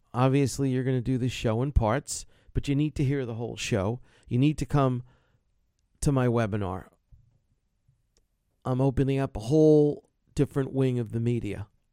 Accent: United States; And as an American, think twice about your shit form of government.

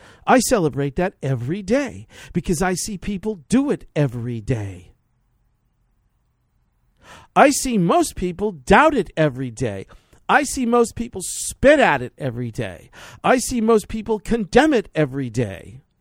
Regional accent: New York City, New York, United States; I was raised originally in the Catholic Church. And that was a lot of fun, and I got great educations. But back then in the 60s and 70s in New York City, there was a lot of focus on the suffering.

